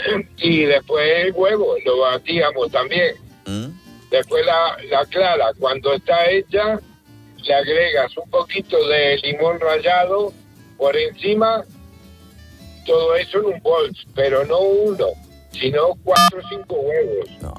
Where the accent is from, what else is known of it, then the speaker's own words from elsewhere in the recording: Uruguay; yo soy de uruguayo